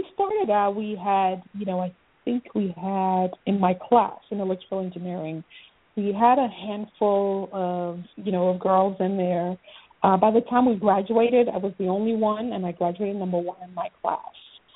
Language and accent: English; Ghana; Because also growing up in Ghana, and I don't know if it's still the same way today